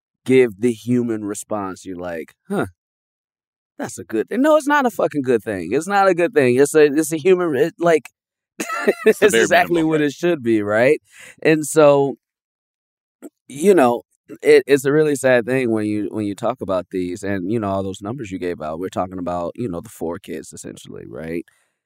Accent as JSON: {"language": "English", "town": "Chicago", "region": "Illinois", "country": "United States", "tie": "born or raised there", "said": "I grew up in Chicago."}